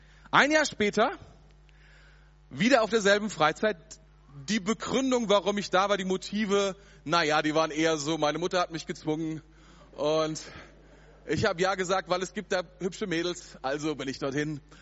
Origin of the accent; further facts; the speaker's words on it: Mainz, Rhineland-Palatinate, Germany; Ja, wir kommen aus Mainz